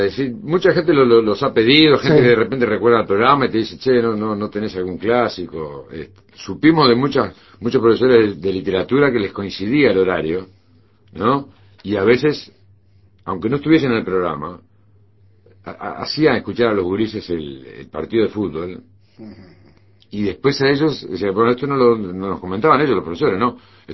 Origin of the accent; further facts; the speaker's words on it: A Coruña, Galicia, Spain; Soy gallego.